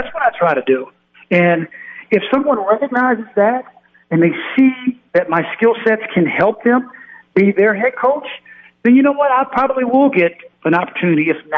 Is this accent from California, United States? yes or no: no; Houston, Texas, United States; Growing up in Houston, Texas, I was a ball boy for the Houston Rockets for 9 years.